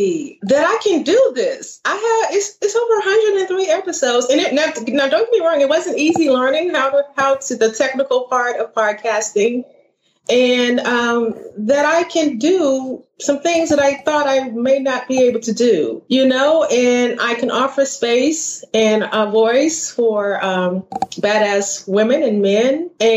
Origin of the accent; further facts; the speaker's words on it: the South, United States; They are all over the country because I am originally from the South.